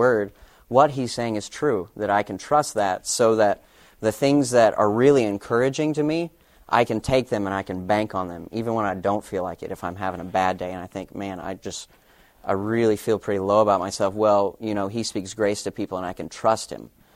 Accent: Texas, United States; I am from Texas

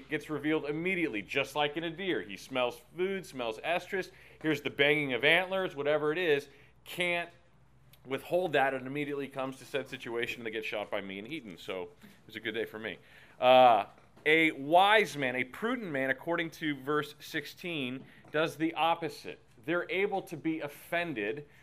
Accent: Texas, United States; I'm from Texas, so a few of you may be familiar with that.

